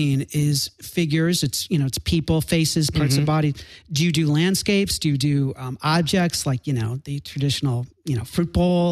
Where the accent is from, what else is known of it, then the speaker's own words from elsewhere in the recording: Chicago, Illinois, United States; Like, and they'll say I'm from Chicago, and they go, yeah, East Coast. It's like, no, that's not the East Coast.